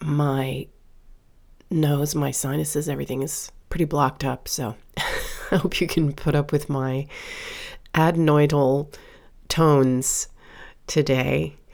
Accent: Florida, United States; not assume that, of course, we would be married in my hometown in Florida, according to tradition.

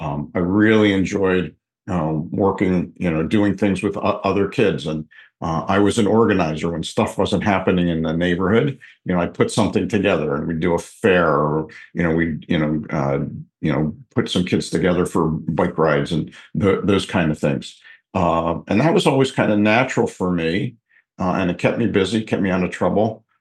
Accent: Levittown, Pennsylvania, United States; I was born and raised in Levittown, Pennsylvania. You know, my dad worked for the government. My mom was a stay-at-home mom.

